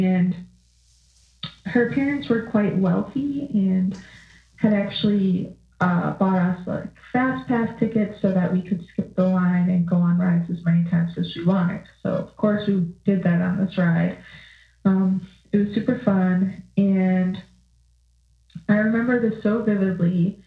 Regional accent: Cary, Illinois, United States; I'm from Cary, Illinois.

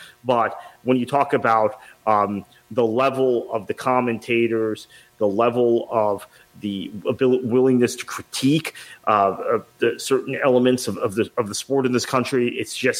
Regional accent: United States; I'm an American. I live in this country.

